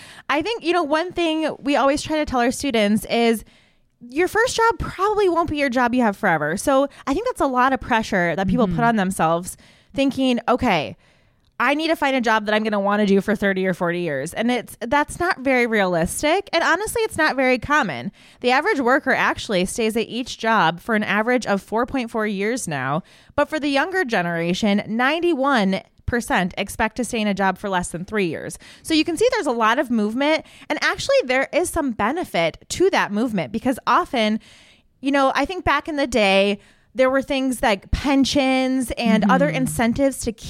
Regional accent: Michigan, United States; I'm from Michigan, and I took my first teaching job out in Arizona.

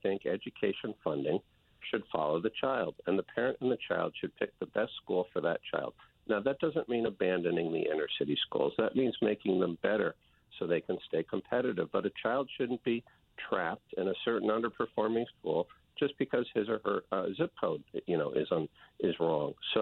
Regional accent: New Haven, Connecticut, United States; I've had a great life in Connecticut. I grew up on Dixville Avenue in New Haven. I moved to North Haven. I'm a public product of the public schools.

